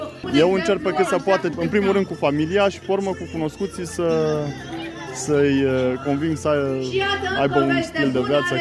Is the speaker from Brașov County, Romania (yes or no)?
no; Oravița, Caraș-Severin, Romania; sunt din Oravița